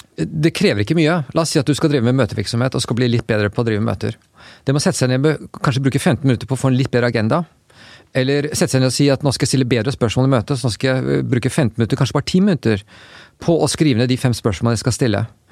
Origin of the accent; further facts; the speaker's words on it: Oslo, Norway; Jeg vokste jo opp her i Oslo. Besserud gikk på voksen skole. Og så Hovseter, og så Katta. Og drev med friidrett i Tyrving.